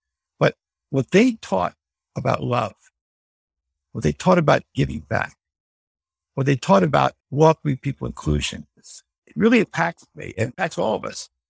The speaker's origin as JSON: {"language": "English", "town": "Bethesda", "region": "Maryland", "country": "United States", "tie": "born or raised there", "said": "I grew up in Bethesda. A lot of country clubs around there."}